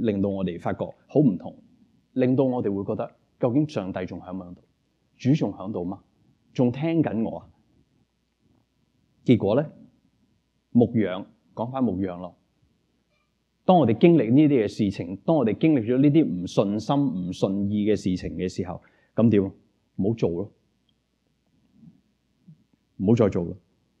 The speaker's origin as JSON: {"language": "Cantonese", "country": "China", "said": "可能我哋中国人都会有一句说话讲话"}